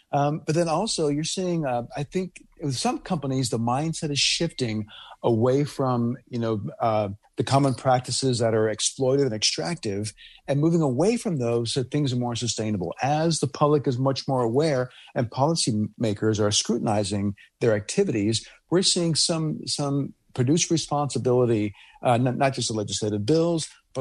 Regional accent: Louisiana, United States; I remember when I was a kid, I grew up in Louisiana back in the late 70s, early 80s. There was an incinerator a few blocks from my house.

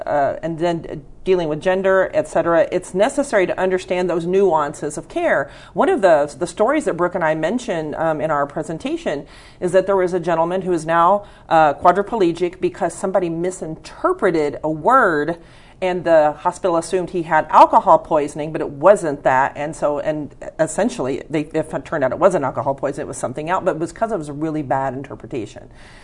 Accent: Donovan, Missouri, United States; I'm from Donovan. And my cultural background in Donovan as a white female

